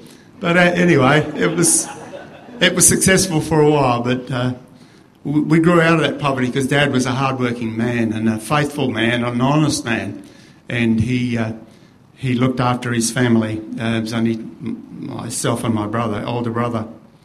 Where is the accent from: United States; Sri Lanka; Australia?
Australia; Western Australia; born there; And so I was born in Western Australia as a consequence.